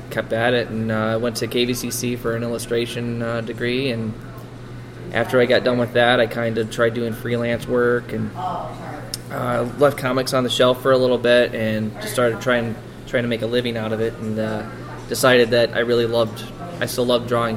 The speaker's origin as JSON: {"language": "English", "town": "Kalamazoo", "region": "Michigan", "country": "United States", "said": "I'm from Kalamazoo."}